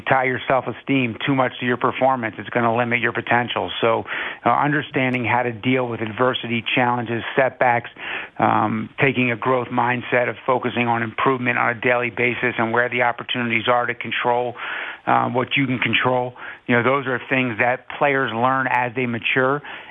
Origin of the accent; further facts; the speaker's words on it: Baltimore, Maryland, United States; I went through that evolution as a kid growing up in Baltimore